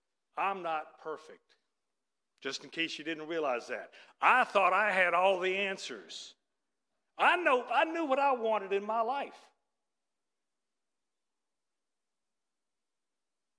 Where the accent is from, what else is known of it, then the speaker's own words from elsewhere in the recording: Atlanta, Georgia, United States; moved away; And I'm from Atlanta. And I remember moving up here in 98.